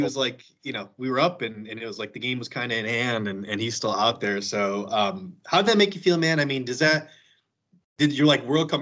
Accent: Elgin, Illinois, United States; now in Kansas, United States; I'm originally from the suburbs. I'm from Elgin. And I lived in the city proper for maybe the last 5 or 6 years that I lived there. So then I moved to Alabama. Now I'm in Kansas.

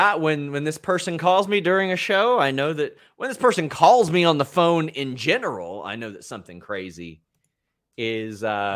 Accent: Franklin Square, New York, United States; Had no clue she's from my hometown. Shout out Franklin Square, Long Island, New York.

